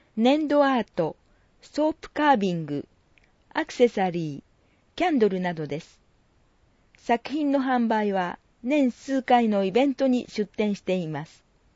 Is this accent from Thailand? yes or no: yes; Thailand; Japanese is a second language; moved away as an adult; now in Japan; タイから嫁いできました。タイから日本に来て9年になりました。